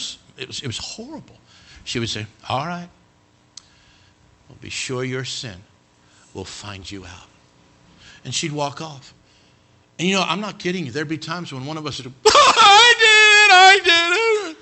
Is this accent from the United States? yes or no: yes; Cody, Wyoming, United States; I grew up in Cody, Wyoming. We didn't have a very big vocabulary, okay?